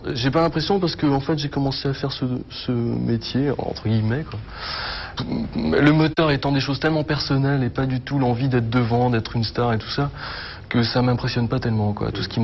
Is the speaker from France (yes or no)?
no; Oran, Oran Province, Algeria; born there; Moi, je suis né à Oran.